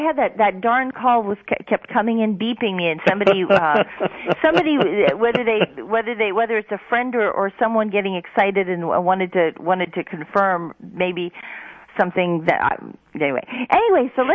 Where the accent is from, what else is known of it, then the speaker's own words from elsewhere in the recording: Alaska, United States; I grew up in Alaska